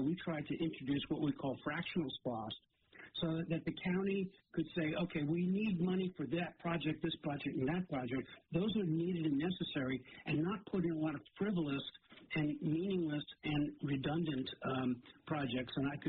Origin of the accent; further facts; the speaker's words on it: New York, United States; I'm from New York.